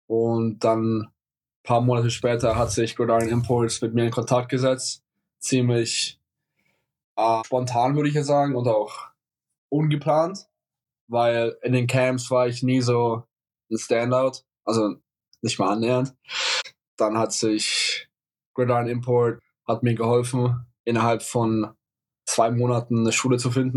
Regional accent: Langenfeld, Bavaria, Germany; now in United States; Ich komme aus Langenfeld in Franken. Ich bin in den USA seit 2,5 Jahren jetzt in die Highschool gegangen

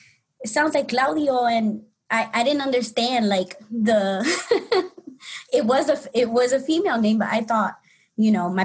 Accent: Bronx, New York, United States; I'm a New Yorker. I was born and raised in the Bronx. That's definitely, spent about 18 years in the Bronx, and then I went to college. I grew up in a working class family.

